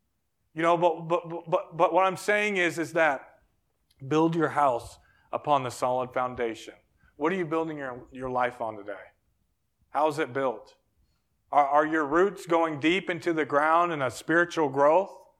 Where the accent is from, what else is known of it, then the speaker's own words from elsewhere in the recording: United States; I'm so thankful I'm an American.